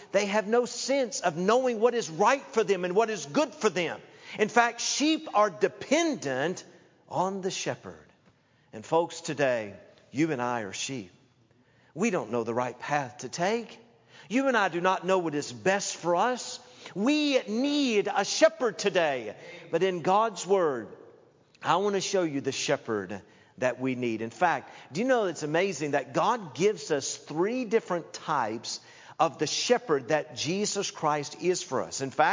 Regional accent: Knoxville, Tennessee, United States; also born or lived in Illinois; But before that, I grew up in Knoxville, Tennessee.

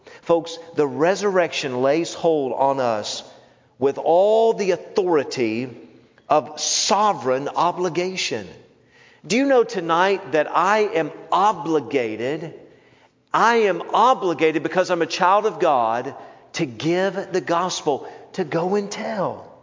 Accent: Southern United States, United States; I grew up in the South where Easter Sunday historically has been a day where, boy, people dress up.

